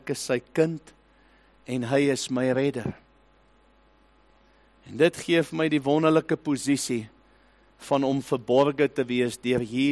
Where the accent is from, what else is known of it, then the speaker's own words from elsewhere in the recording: Port Elizabeth, Eastern Cape, South Africa; Ek het al vergeet hoe dinge by die see roes, terwyl ek groot geword het as kind in Port Elizabeth.